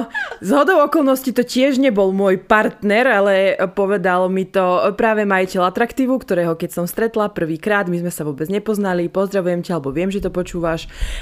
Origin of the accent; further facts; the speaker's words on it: Vranov nad Topľou, Prešov Region, Slovakia; ten obchod to bol taký, že u nás vo Vranove taký